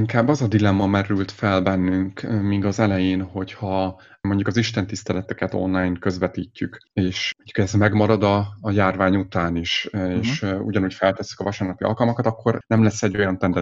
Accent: Sárospatak, Borsod-Abaúj-Zemplén, Hungary; a családom egyik fele sárospataki, a másik sátoraljaújhelyi, illetve a feleségem is Sárospatakról származik, és őt is ott ismertem meg, tehát tulajdonképpen ott nőttem fel ez a kötődésem.

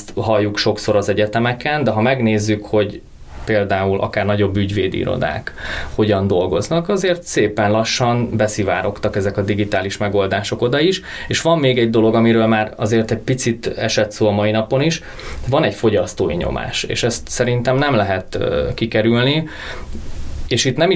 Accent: Hungary; magyarként és európaiként, és egy kis ország büszke magyarjaként

